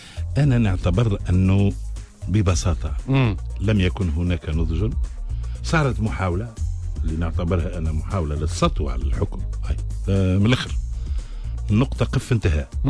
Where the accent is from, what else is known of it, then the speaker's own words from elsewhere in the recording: Tunisia; احساسي بالفخر كتونسي